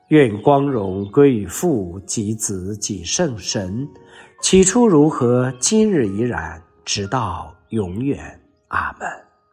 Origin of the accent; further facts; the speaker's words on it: China; 我们中国人对母亲有特别的感觉，中国的母亲也的确特别的伟大